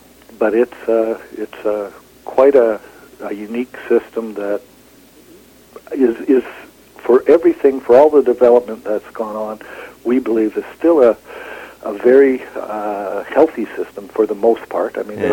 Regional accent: Winnipeg, Manitoba, Canada; I come from Winnipeg originally

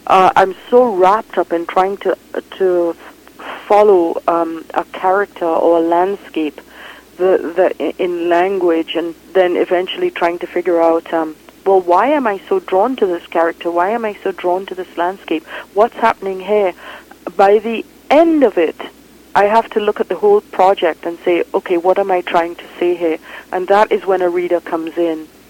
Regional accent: Trinidad & Tobago; moved away as an adult; now in Vancouver, Canada; I'm very attached to Trinidad, even though I was there for only the first 19 years of my life.

